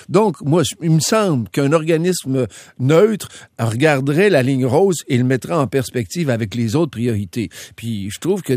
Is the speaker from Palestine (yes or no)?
no; Quebec, Canada; Moi, quand je suis chez nous, en Montérégie, j'ai pas de problème de bouchon de circulation généralement.